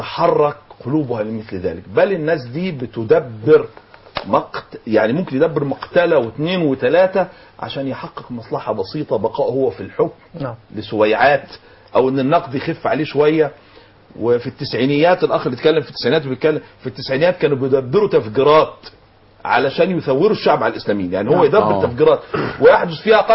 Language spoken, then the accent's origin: Arabic; Minya, Minya Governorate, Egypt